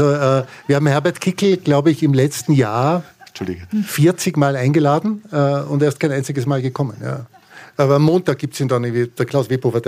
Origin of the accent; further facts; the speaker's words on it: Innsbruck, Tyrol, Austria; Ich bin aufgewachsen in Innsbruck im Olympischen Dorf, einer großen Sozialwohnsiedlung, wo mein Vater der Hausmeister war